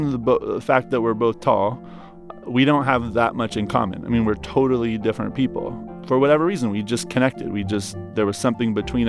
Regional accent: Oregon, United States; So first of all, I'm coming from Oregon. I've never met an Israeli before.

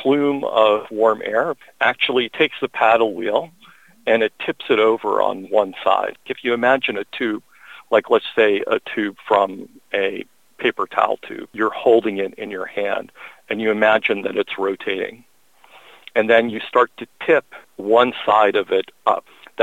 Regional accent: Illinois, United States; I grew up near Chicago.

